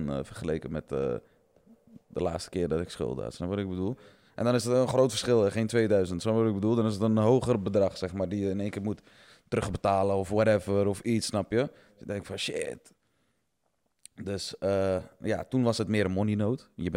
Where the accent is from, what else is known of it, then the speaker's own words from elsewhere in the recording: Zeeland, Netherlands; Want ik woonde ook daar in de buurt. Hè? Ik kom uit Zeeuws-Vlaanderen, zeg maar.